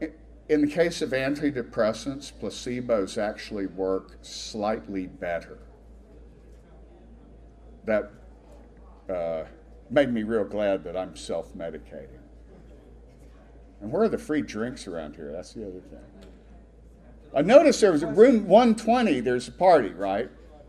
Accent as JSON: {"language": "English", "region": "Texas", "country": "United States", "said": "But I was standing in a crowd telling somebody that I was mentioned to somebody I was from Texas."}